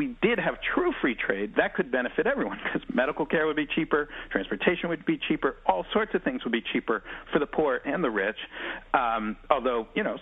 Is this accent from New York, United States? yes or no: yes; New York City, New York, United States; I grew up in West Beth and Greenwich Village, all artist housing